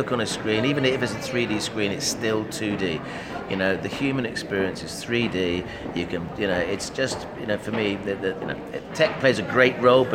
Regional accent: London, United Kingdom; now in Portugal; I live in Portugal, and ooh, I'm from London originally.

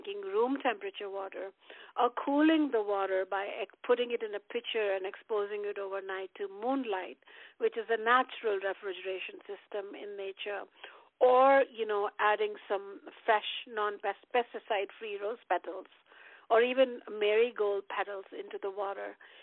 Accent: India; Even I'm an Indian, and I don't eat Indian food all the time.

